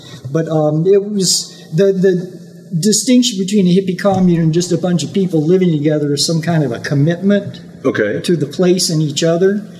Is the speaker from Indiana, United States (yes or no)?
no; California, United States; now in Taos, United States; I came from California, and I got here by way of a friend who had moved to New Mexico